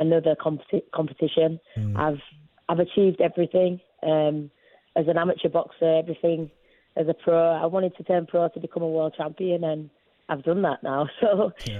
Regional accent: China; English is a second language; It's my home country and it's the Olympics and it's going to be the first ever gold medal.

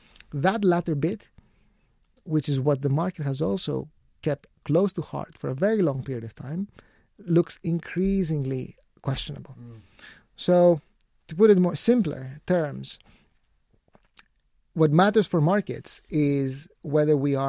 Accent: Greece; you can take some places, such as my home country, Greece

